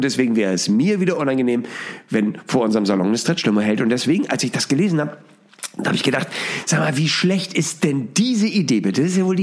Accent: Hamburg, Germany; Also ist meine erste Kritik natürlich jetzt sehr, sehr subjektiv aus meiner Sicht als Hamburger.

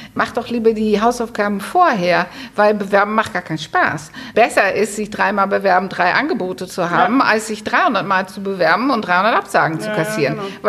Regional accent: Netherlands; Ich hab in Amsterdam studiert, ich bin ja Holländerin

